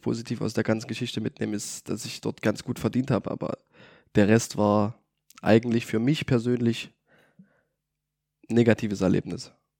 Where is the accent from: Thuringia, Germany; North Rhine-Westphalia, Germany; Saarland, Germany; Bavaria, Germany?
Thuringia, Germany; Greiz; Und ich komme aus Greiz, ich kenne in Greiz viele Leute